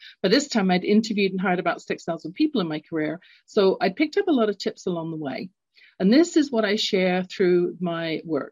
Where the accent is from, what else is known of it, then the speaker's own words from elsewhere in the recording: London, United Kingdom; now in North America; And I do that because I had an experience growing up, London, England. You can tell from my accent, I'm not born in North America.